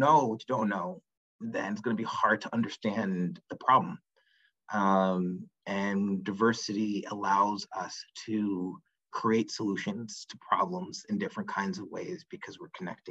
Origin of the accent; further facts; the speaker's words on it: Northeast, United States; I'm from the Northeast. I've learned over the time that Northeast is like a powerhouse in the United States of like capital and thinking and influence.